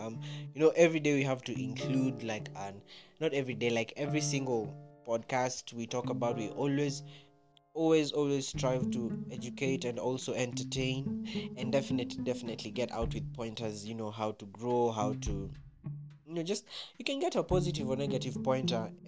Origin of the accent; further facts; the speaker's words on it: Kenya; I am from Kenya, the 254.